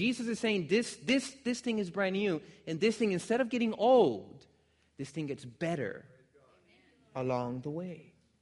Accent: Miami, Florida, United States; I'm from Miami, Florida. It was miserable.

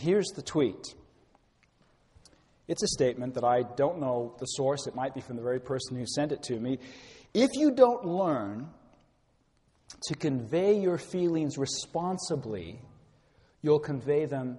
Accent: England, United Kingdom; I was raised in England. I'm naturally reserved.

